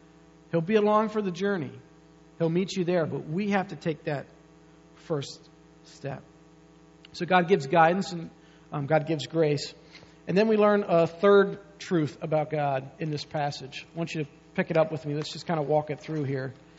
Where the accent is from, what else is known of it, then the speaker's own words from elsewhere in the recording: Maytown, Pennsylvania, United States; It's really a circle, but we're from Maytown.